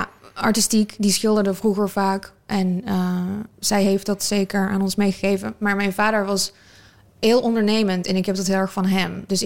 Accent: Roosendaal, North Brabant, Netherlands; born there; Ja, ik ben in Roosendaal geboren.

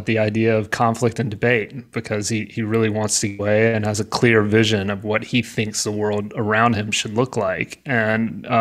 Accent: the South, United States; Right. I'm a Southerner.

